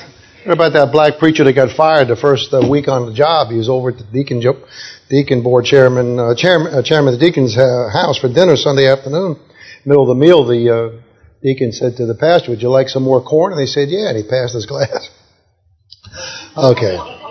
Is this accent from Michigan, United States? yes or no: no; New York, United States; When I was growing up in New York, little kid in the 1960s, there were two TV shows on competing